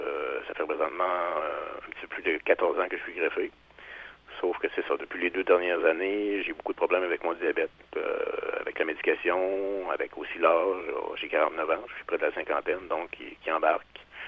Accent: Quebec, Canada; now in Rimouski, Canada; je suis un Gaspésien natif.

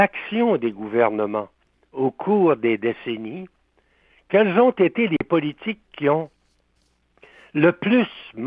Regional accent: Quebec, Canada; j'ai toujours été préoccupé par le sort de ma région natale. J'ai toujours été préoccupé par l'état de son développement économique et social.

